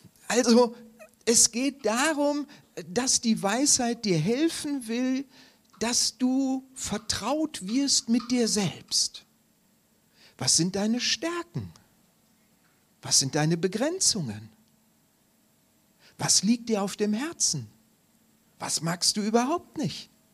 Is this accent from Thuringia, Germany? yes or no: no; Solingen, North Rhine-Westphalia, Germany; Ich komme aus Solingen